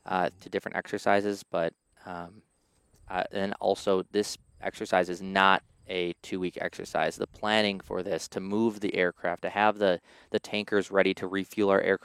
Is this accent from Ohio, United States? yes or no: no; Appleton, Wisconsin, United States; I joined actually from Appleton, Wisconsin. I grew up in Appleton, absolutely loved Appleton growing up